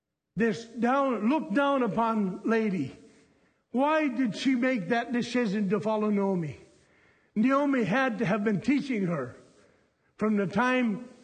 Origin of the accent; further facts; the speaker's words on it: Sheldon, Wisconsin, United States; I'm a farmer from Wisconsin, born and raised in over by Sheldon, Wisconsin here.